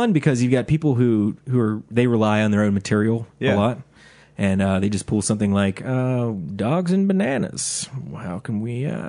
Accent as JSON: {"language": "English", "town": "Ellwood City", "region": "Pennsylvania", "country": "United States", "tie": "born there", "said": "I was born in Elwood City, Pennsylvania."}